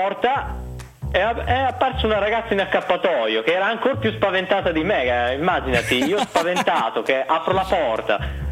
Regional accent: Bologna, Emilia-Romagna, Italy; io sono di Bologna, ma 3 anni fa ho seguito un master a Milano.

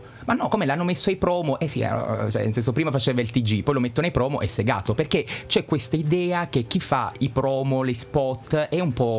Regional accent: Abruzzo, Italy; Io sono abruzzese

